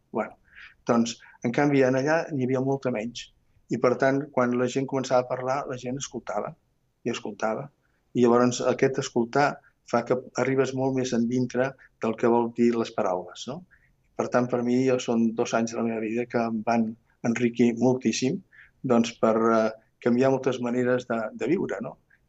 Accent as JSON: {"language": "Catalan", "town": "Barcelona", "region": "Catalonia", "country": "Spain", "tie": "born there", "said": "jo vaig néixer a Barcelona, no? I llavors sempre pues, estàs a Barcelona i vas descobrint."}